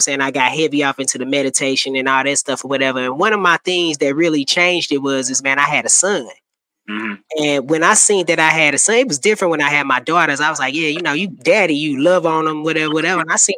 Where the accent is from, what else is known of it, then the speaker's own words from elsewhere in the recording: St. Louis, Missouri, United States; I'm from St. Louis, Missouri, you know what I'm saying? And we grew up in hip-hop, doing music